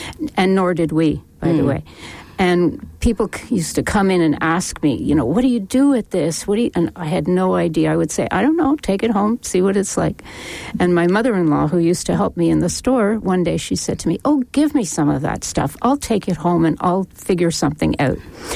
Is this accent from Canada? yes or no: yes; Montreal, Quebec, Canada; originally, I'm from Montreal.